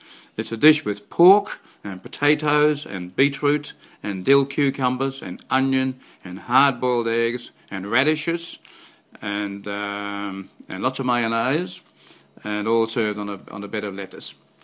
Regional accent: Netherlands; accent: Dutch; my research has carried me back to being Dutch, even to going getting my Dutch accent back again, which I had lost totally before. And I'm sure I'm showing traces of it, I think.

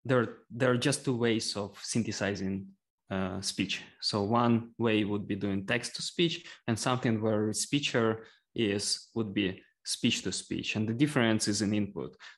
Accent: Ukraine; we are originally from Ukraine, and I'm now in Ukraine.

